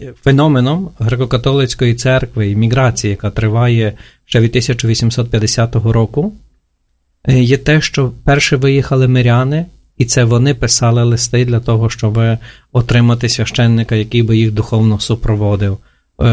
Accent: Ivano-Frankivsk, Ivano-Frankivsk Oblast, Ukraine; now in Kyiv, Ukraine; я сам з Івано-Франківська іммігрував до Києва і тут також намагаюся будувати свій дім.

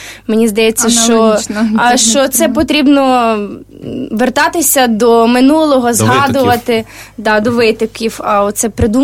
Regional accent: Lviv Oblast, Ukraine; now in Kyiv, Ukraine; я з Львівської області, і я ніколи в житті не бачила, в нас немає цього обряду, ні кози-меланки. Я, як приїхала до Києва 4 роки, це для мене було щось.

